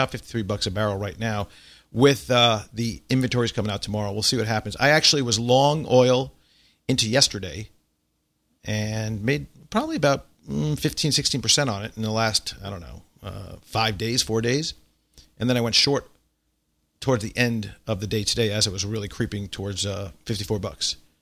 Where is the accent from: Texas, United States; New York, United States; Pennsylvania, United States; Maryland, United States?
New York, United States; Long Island; when I grew up in Long Island, there was a lot of Jews, Italians, and Irish.